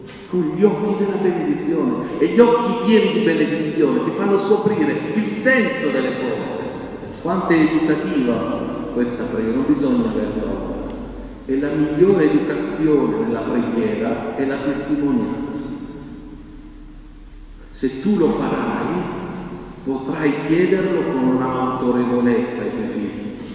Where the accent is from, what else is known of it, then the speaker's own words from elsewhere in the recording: Pulsano, Apulia, Italy; io sono originario di Pulsano, quindi sono fatto da qua